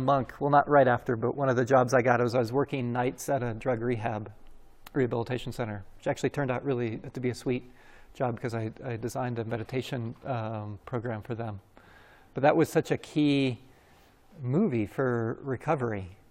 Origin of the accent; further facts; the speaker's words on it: Colorado, United States; I grew up in Colorado, so it reminds me especially cross-country skiing in the backcountry